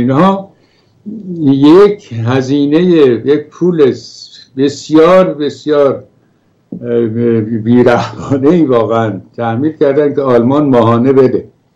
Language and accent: Persian; Iran; moved away; ما که از ایران آمدیم بیرون